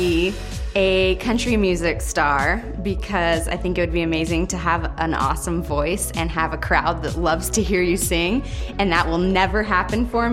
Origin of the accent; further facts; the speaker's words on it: Arizona, United States; also born or lived in Utah; I was born in Utah, raised in Arizona my whole life, and I started dancing when I was 9.